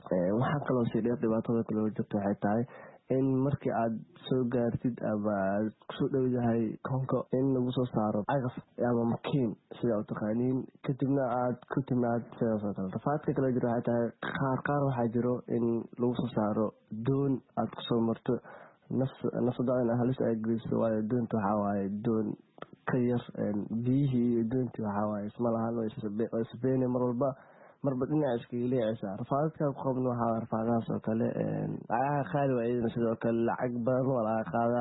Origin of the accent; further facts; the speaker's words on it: Jowhar, Middle Shabelle, Somalia; born there; inkastoo aan Jowhar jeclahay inay tahay magaaladii aan ku dhashay